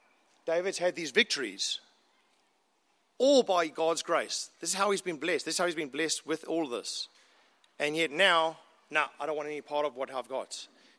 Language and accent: English; South Africa; for us, growing up in South Africa